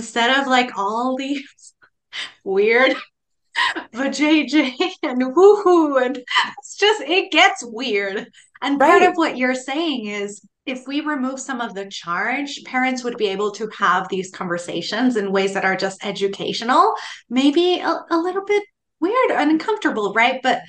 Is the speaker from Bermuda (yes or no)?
no; Guatemala; also born or lived in Mexico; now in United States; I'm from Guatemala. I lived in Mexico. I'm here in the US